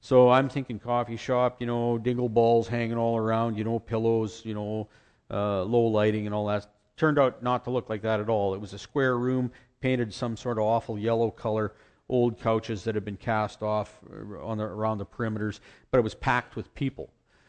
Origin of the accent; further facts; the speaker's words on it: Saskatchewan, Canada; I'm from Saskatchewan. Saskatchewan is like the northern frontier of the North American continent almost. Like we have in Saskatchewan, we got the northernmost international airport where I live.